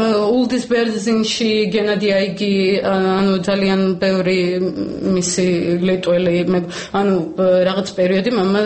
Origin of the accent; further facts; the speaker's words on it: Sukhumi, Abkhazia, Georgia; born there; სოხუმის რაიონის რადიო მაუწყებლობაში ვმუშაობდი. Ну, აქ მე დაბადებული ვარ